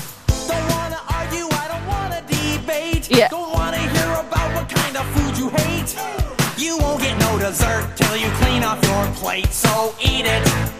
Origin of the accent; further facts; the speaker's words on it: New Zealand; I grew up in New Zealand. We didn't have much TV of our own